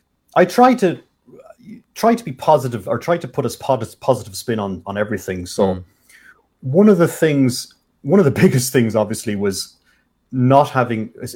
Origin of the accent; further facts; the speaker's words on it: Castlebar, Connacht, Ireland; I went with the kind of a castle theme because I'm from Castlebar.